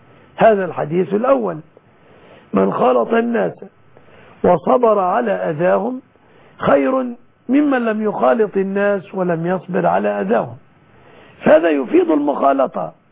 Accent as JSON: {"language": "Arabic", "country": "Egypt", "said": "أسأل الله أن يحفظ بلادنا مصر"}